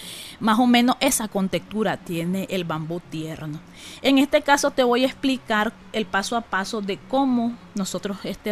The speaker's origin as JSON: {"language": "Spanish", "country": "Nicaragua", "said": "nosotros como nicaragüenses"}